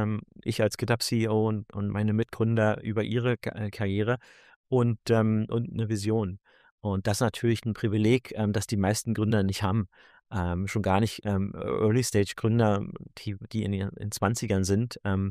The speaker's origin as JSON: {"language": "German", "region": "Berlin", "country": "Germany", "said": "ich hatte auch selber als Berliner nicht die Möglichkeit, zu einem Inkubator in Silicon Valley zu reisen"}